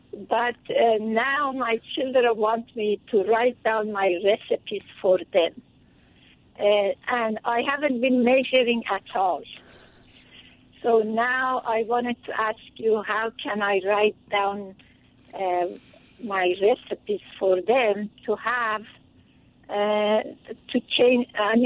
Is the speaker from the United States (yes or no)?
no; Iran; English is a second language; I am from Iran.